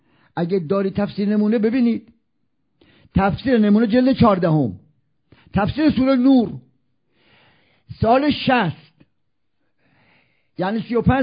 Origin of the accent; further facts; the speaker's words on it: Isfahan, Iran; now in Qom, Iran; من خب بچه اصفهانم و ساکن قم، میرم و میام، مادرم، خواهرام، داداشام دوتاشون اصفهانم